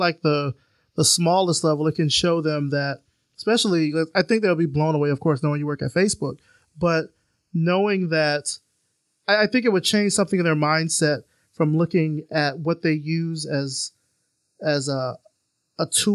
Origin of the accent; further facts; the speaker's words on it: Selma, Alabama, United States; because I'm from Selma, Alabama, and I'm thinking, what could I do?